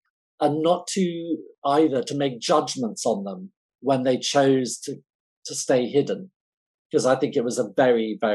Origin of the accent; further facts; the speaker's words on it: England, United Kingdom; I'm English